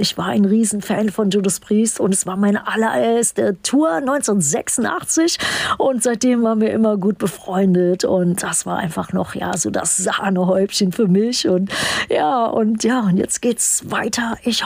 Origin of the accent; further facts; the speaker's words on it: Düsseldorf, North Rhine-Westphalia, Germany; dann noch in meiner alten Heimat Düsseldorf mit so vielen tollen Gästen und Musikern